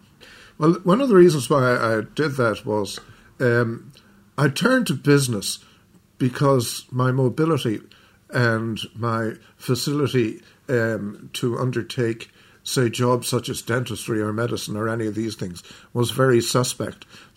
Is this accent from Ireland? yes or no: yes; Dublin, Leinster, Ireland; I grew up in Glasnevin, Botanic Road in Glasnevin, which is quite close to the Botanic Gardens.